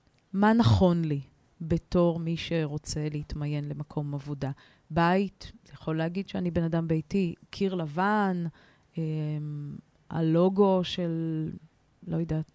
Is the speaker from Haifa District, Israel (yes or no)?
yes; Haifa, Haifa District, Israel; אני מחיפה, נשואה, ויש לי 3 ילדים.